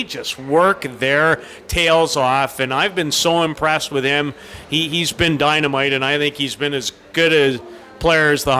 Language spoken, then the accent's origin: English; Saskatoon, Saskatchewan, Canada; as a kid growing up in Saskatoon who always wanted to be involved in this event